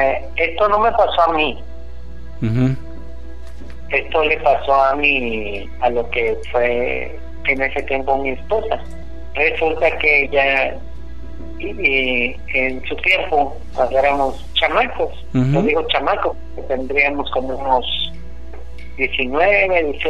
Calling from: Ensenada, Baja California, Mexico; En Ensenada, Baja California.

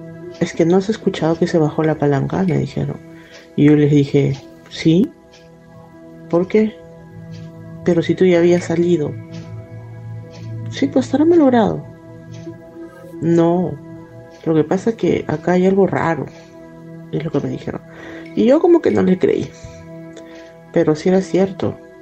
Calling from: Lima, Peru; de Lima, Perú.

